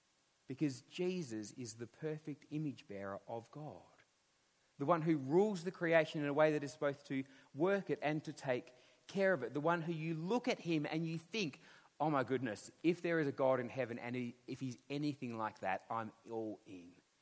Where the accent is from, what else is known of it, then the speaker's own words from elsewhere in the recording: Western Australia, Australia; They even come to my home state of Western Australia